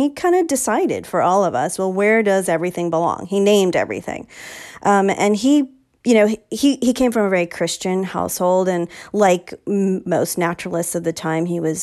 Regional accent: New York City, New York, United States; born there; I'm from New York City. That's where I was born.

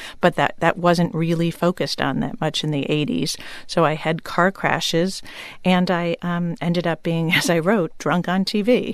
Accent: Hamden, Connecticut, United States; now in McLean, United States; I'm from Hamden, Connecticut, but I live in McLean, Virginia now

